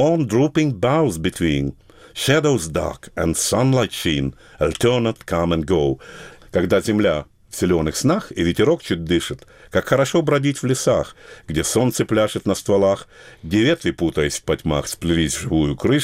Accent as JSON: {"language": "Russian", "town": "Kharkiv", "region": "Kharkiv Oblast", "country": "Ukraine", "said": "Я говорю: да вот, я приехал из Харькова, вот, почти студент, но уже не студент."}